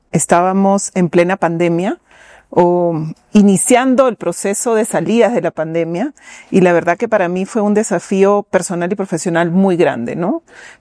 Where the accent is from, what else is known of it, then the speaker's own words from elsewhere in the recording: Peru; moved away as an adult; now in Ecuador; Yo soy peruana y llegaba al Ecuador a vivir una nueva vida